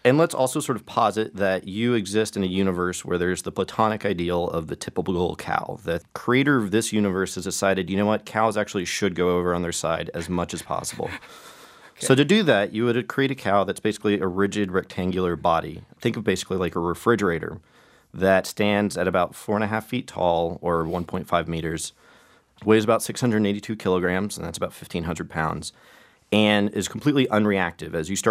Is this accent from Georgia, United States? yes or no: no; Oklahoma, United States; I grew up in Oklahoma. You know, I had been around cows.